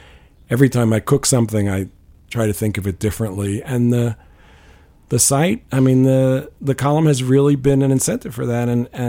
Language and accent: English; New York, United States; I grew up in New York, so, and I was here in the 70s